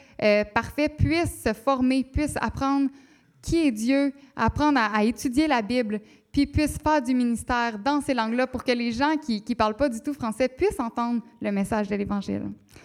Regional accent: Canada; now in Senegal; Bon, nous, on vient du Canada

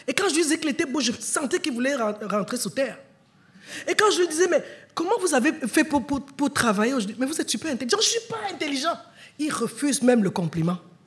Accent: Cameroon; Chez nous, au Cameroun, on dit, le viens, on reste.

